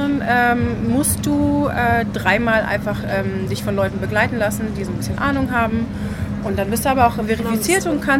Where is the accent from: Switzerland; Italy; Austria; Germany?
Germany; Göttingen, Lower Saxony; wir sind beide aus Göttingen